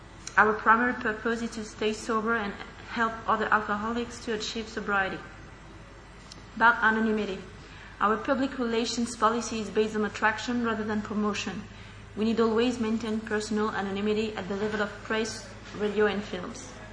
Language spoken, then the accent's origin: English; Paris, Île-de-France, France; I'm an alcoholic from Paris, France.